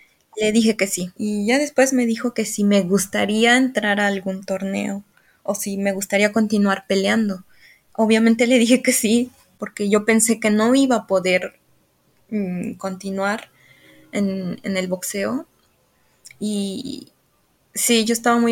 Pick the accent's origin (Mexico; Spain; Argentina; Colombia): Mexico; now in Australia; soy la única mexicana aquí en Australia que ahorita está peleando